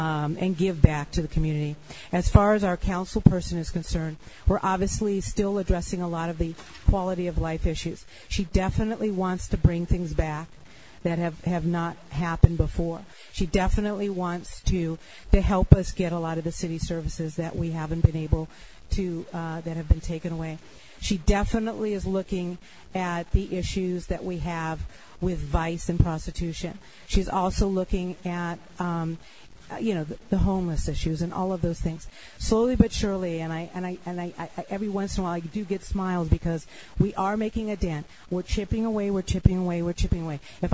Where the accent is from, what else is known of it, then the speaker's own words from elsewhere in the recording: California, United States; I grew up here in the Valley, and I remember Van Nuys Boulevard